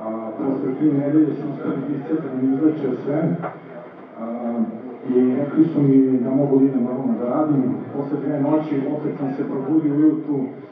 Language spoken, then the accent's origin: Serbian; Belgrade, Serbia; ја сам из Београда 43 године